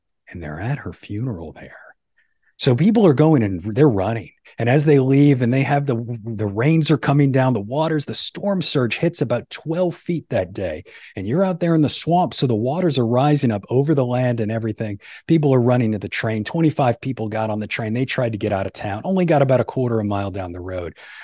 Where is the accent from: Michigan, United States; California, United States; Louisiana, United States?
Louisiana, United States; New Orleans; And you can hear that in my own accent. You can probably hear little bits and pieces from being in this port town.